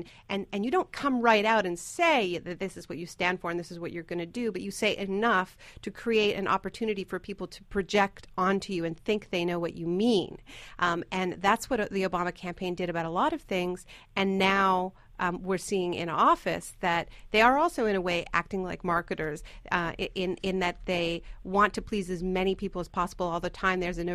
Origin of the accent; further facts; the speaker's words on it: Canada; born there; I'm American and Canadian. Both my parents are American, and I was born in Canada. So I've always had I literally have dual citizenship.